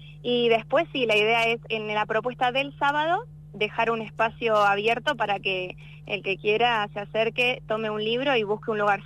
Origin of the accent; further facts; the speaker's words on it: Tandil, Buenos Aires Province, Argentina; salí de Tandil, Buenos Aires, que yo soy de allá